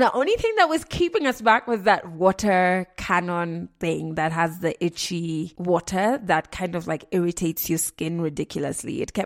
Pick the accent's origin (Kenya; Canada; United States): Kenya; Just that I'm Kenyan, I can empathize with you as doctors